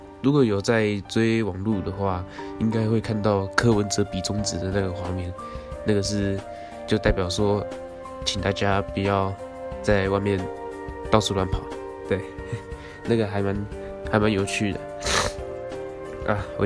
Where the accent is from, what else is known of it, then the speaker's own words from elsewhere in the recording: New Taipei, New Taipei City, Taiwan; 毕竟我是在新北市，我的老家在新北市